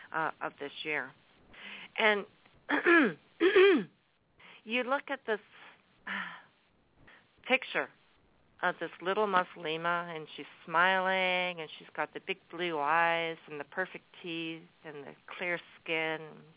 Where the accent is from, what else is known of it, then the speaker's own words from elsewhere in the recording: Canada; Everybody knows I'm a Canadian